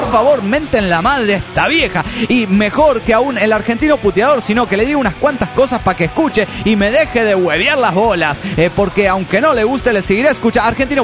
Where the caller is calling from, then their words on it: Guatemala City, Guatemala Department, Guatemala; de Guatemala, Guatemala.